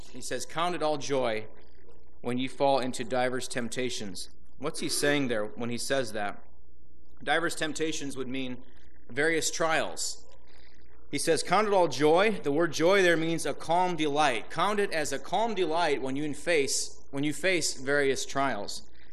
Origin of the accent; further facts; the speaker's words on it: Indiana, United States; Josh introduced me, and he said I'm from Pennsylvania. I'm actually from Indiana.